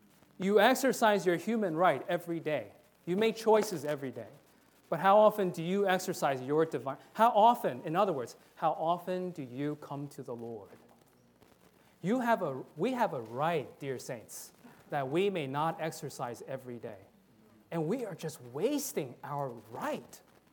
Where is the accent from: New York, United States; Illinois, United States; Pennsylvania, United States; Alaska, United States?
New York, United States; New York City; You know, for example, I'm from New York City